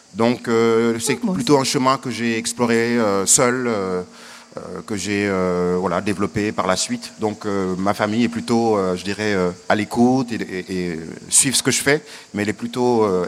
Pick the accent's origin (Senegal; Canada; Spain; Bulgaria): Senegal; now in France; je suis né, j'ai grandi au Sénégal. J'ai fait famille en France avec d'autres codes